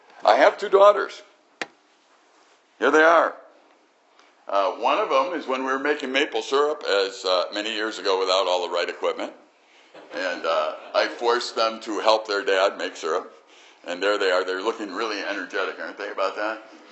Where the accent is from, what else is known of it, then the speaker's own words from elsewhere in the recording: Chicago, Illinois, United States; I came from Chicago and really was there during the school year and usually at camp during the summer.